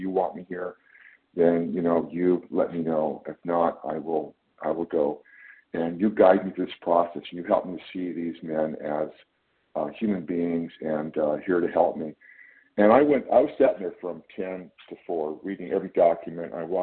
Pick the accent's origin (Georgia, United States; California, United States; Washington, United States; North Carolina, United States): California, United States; I'm from California